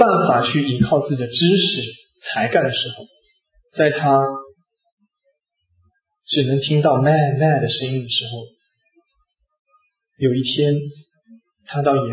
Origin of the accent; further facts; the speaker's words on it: China; moved away; 我们身为一个中国人，千里迢迢的来到这边求学，最后在这边信主